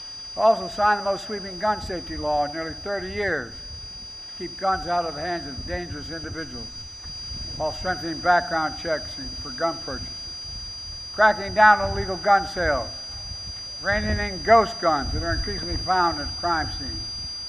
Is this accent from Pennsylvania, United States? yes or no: yes; Scranton, Pennsylvania, United States; also born or lived in Claymont, Delaware; You're just like all the women and men in law enforcement I grew up with in Scranton and Claymont, Delaware.